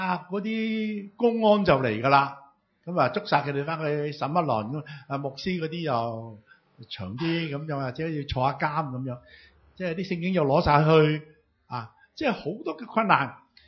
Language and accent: Cantonese; Hong Kong; 而家我哋香港人咧要从北京嗰度排队嘅。不是香港排队的咁样啊。